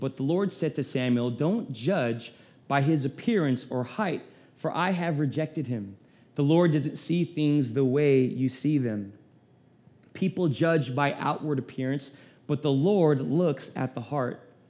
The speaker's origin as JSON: {"language": "English", "country": "Philippines", "said": "Yes, I'm Filipino, and yes, we do drink from a fountain of youth."}